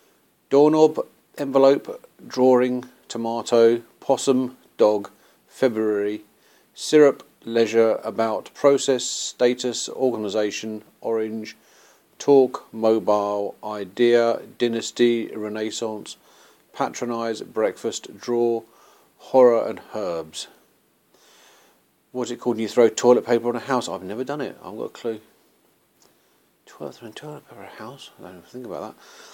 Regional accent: Hayes, London, United Kingdom; I'm from Hayes in Middlesex, West London.

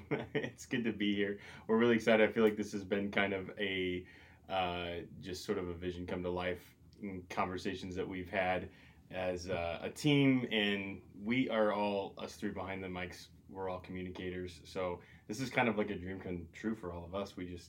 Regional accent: Ohio, United States; So I'm originally from Ohio.

